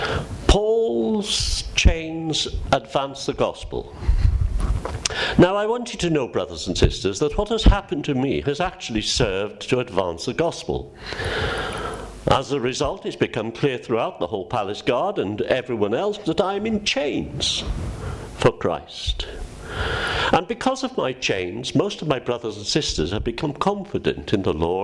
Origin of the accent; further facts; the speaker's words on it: Wales, United Kingdom; We lost the rugby yesterday. As a Welshman, it hurts hard.